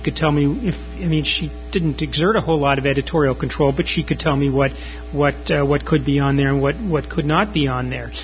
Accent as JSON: {"language": "English", "town": "Boston", "region": "Massachusetts", "country": "United States", "said": "I'm from Boston. I almost never write anything that has to do with New England or anywhere nearby, just because I decided that there's too much competition."}